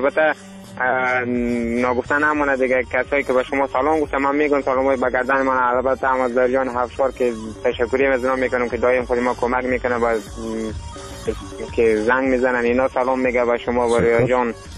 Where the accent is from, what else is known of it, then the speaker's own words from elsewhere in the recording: Afghanistan; همه ما شما افغان هستیم.